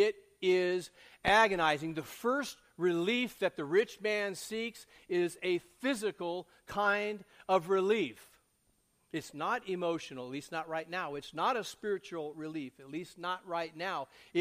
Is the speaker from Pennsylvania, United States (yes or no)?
no; California, United States; I grew up in California. I want to tell you, back in the California in the 60s and the 70s and all